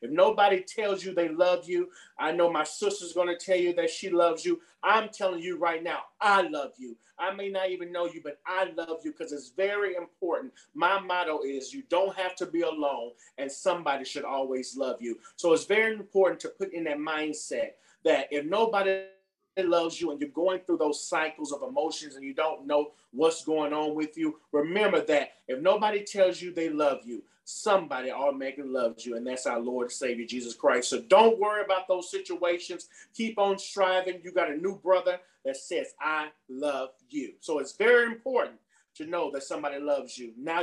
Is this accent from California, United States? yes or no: no; Gulfport, Mississippi, United States; I forgot to say I'm from Gulfport, Mississippi